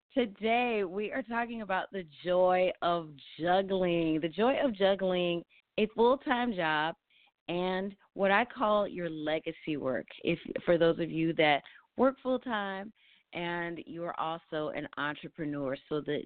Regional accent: St. Louis, Missouri, United States; My first job actually was singing and dancing for a troupe called Team 11 out of my hometown, St. Louis, Missouri, where I still reside.

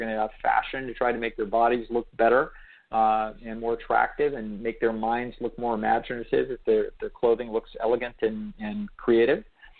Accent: California, United States; because I grew up in California

